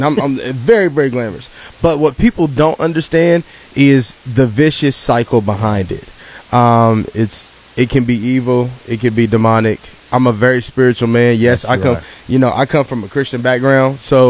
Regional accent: Charleston, United States; So, and then growing up in the Charleston area, you know, childhood wise, I sacrificed a lot.

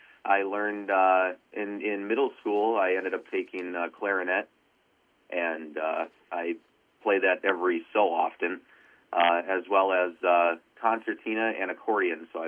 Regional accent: Fridley, Minnesota, United States; born there; now in Andover, United States; Well, I was born in Fridley, Minnesota, but we live in Andover, Minnesota.

